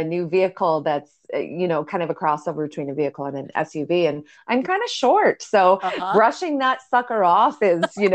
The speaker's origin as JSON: {"language": "English", "town": "Winnipeg", "region": "Manitoba", "country": "Canada", "said": "Well, I'm from Winnipeg, so we're built for"}